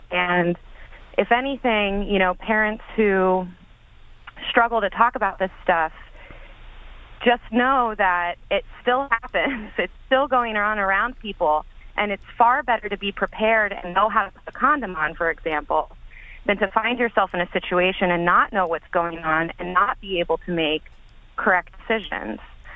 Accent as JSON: {"language": "English", "region": "Texas", "country": "United States", "lives_now": "New York, United States", "said": "So I'm from Texas originally. I've been living in New York. I went to school in upstate New York, and I've been in the tri-state area for the past, you know, 10 years or so."}